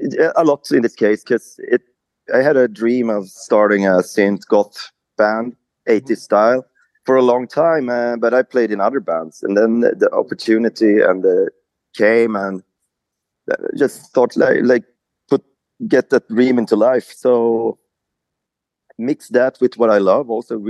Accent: Linköping, Östergötland, Sweden; also born or lived in Stockholm; I'm from Sweden, from Linköping, outside in the woods outside of Linköping, lived in Stockholm also, and we have a studio there, but now we moved back out in the wilderness, in land Sweden, southern Sweden.

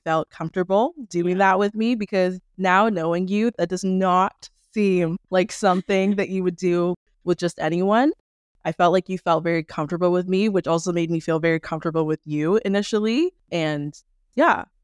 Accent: Jamaica; now in Ottawa, Canada; We are both Jamaican. Ottawa has a very large like African community. You don't stumble upon a lot of Caribbean people.

